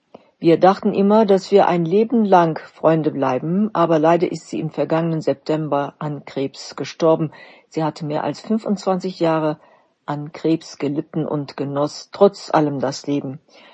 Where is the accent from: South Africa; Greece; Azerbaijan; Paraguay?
Azerbaijan; Baku; now in Berlin, Germany; Mein Interesse begann in meiner Heimatstadt Baku in Aserbaidschan und begleitet mich auch nach meinem Umzug nach Berlin bis heute.